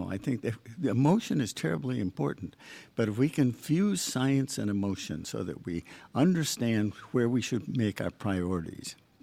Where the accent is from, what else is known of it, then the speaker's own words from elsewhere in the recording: Michigan, United States; also born or lived in Long Island / Boston; I'm Long Island and Boston, but I grew up in Michigan.